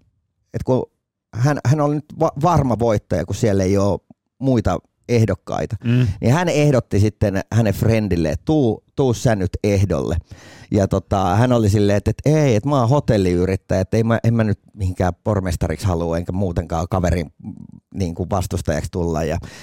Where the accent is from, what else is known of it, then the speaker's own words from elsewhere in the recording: Tampere, Pirkanmaa, Finland; born there; mä oon siis syntynyt Tampereella, mutta asunut siellä vaan 2 viikkoa. Niin periaatteessa, kun passis lukee, että mä oon Tampereelta